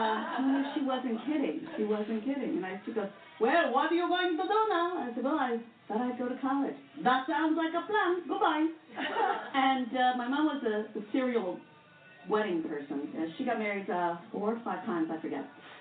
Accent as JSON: {"language": "English", "region": "England", "country": "United Kingdom", "said": "And I said, well, isn't that in Islam and I'm English?"}